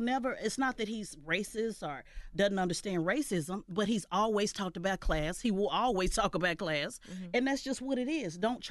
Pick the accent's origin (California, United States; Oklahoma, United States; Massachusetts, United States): Oklahoma, United States; I'm from Oklahoma.